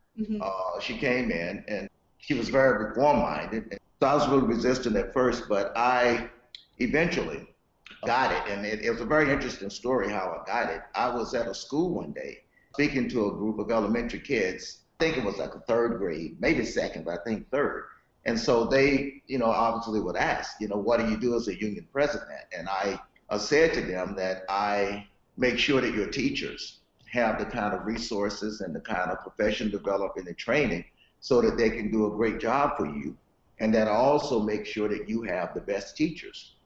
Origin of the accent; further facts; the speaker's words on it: North Carolina, United States; I grew up in North Carolina.